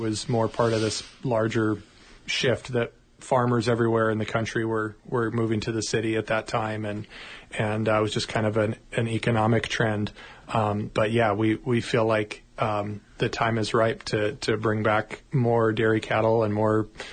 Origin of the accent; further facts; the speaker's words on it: Oregon, United States; also born or lived in Washington / Homer, Alaska; I grew up in Oregon and Washington and also up on the Kenai Peninsula in Homer. So I've been up and down the West Coast, the Northwest Coast most of my life, and it really feels like home